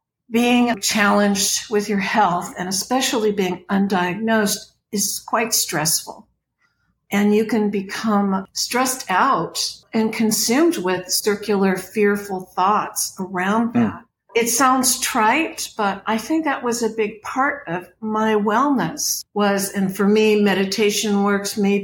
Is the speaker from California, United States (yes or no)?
yes; Los Angeles, California, United States; I grew up in Los Angeles, which is a car culture, and you get in a car to go two blocks.